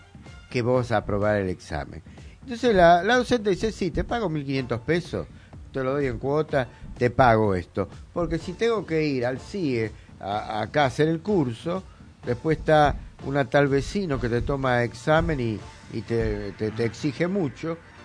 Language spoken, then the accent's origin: Spanish; Argentina; Somos argentinos, ¿no?